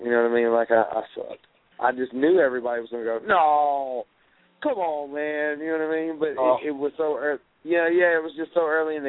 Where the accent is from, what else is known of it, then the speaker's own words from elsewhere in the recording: Danville, Virginia, United States; So I'm like, yo … from Danville, Virginia, and if you don't put me on your show, you ain't shit.